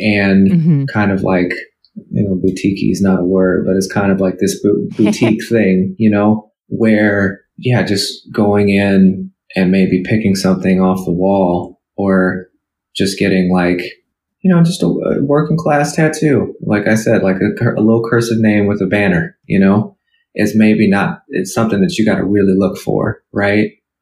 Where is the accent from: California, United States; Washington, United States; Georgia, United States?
California, United States; every one of those centers, I'm from California.